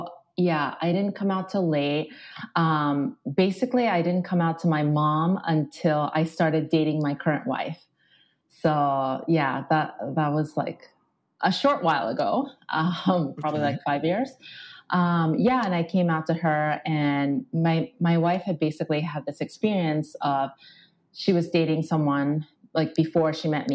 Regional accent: Japan; moved away as an adult; because I grew up in Japan and it just like, there's no visibility for people out there.

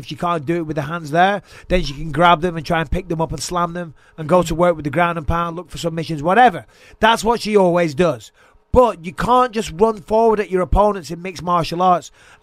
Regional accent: England, United Kingdom; I'm English, right? I speak English.

